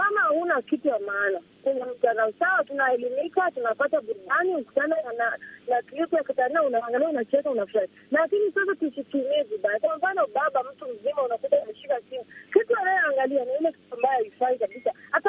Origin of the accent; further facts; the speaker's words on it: Dar es Salaam, Tanzania; kwetu ni Dar es Salaam.